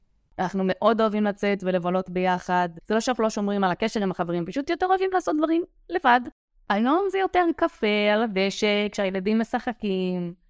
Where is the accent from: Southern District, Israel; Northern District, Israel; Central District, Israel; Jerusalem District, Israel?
Southern District, Israel; Revivim; born there; גרה בקיבוץ רביבים, נולדתי בקיבוץ רביבים, בת 33, אמא לשני ילדים, נשואה לטל.